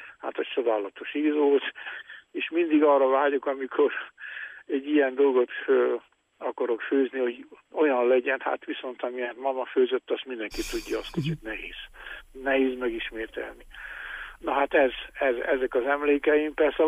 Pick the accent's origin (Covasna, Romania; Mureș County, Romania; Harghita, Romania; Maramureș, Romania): Harghita, Romania; Gheorgheni; a szülőföldem, Gyergyói, Gyengyusze Miklós